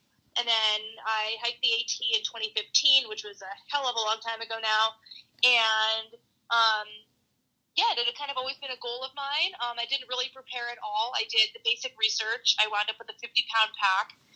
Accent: New Hampshire, United States; I grew up in the White Mountains of New Hampshire, or about an hour south of there, and my dad took me hiking

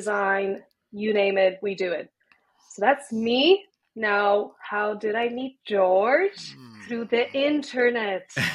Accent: Poland; now in London, United Kingdom; I am from Poland. I live in London 15 years now

